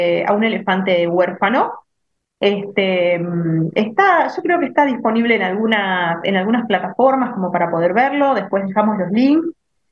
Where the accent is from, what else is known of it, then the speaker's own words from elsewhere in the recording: Argentina; Así que te lo firmo, que soy de acá de Argentina, que eso sucede.